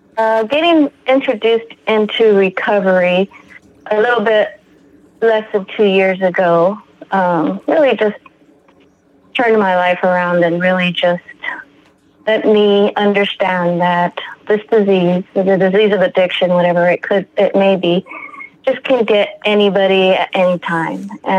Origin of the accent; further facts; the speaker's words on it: New Mexico, United States; Originally from New Mexico.